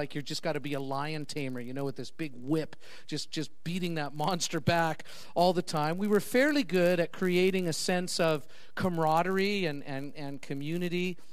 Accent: Canada; I'm a Canadian as well. I am Canadian.

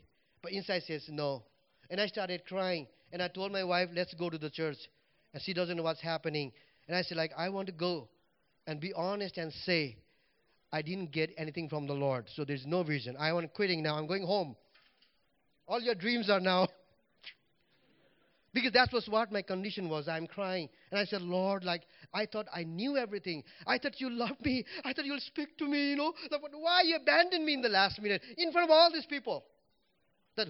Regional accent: Nepal; English is a second language; And when I came from Nepal, you know, Brand Cree was my small group leader.

